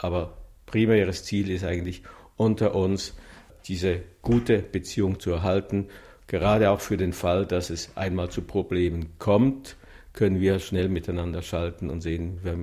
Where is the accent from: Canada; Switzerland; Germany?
Switzerland; Wir sind Schweizer und fühlen uns als Schweizer und werden eigentlich auch meistens so wahrgenommen.